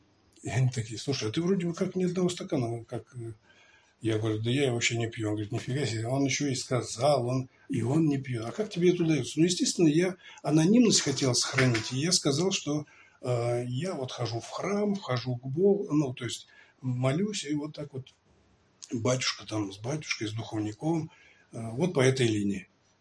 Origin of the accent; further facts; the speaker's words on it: Nizhny Novgorod Oblast, Russia; у меня на родине, в Нижегородской губернии, там группа всего лишь 2 раза в неделю и одна только группа на весь город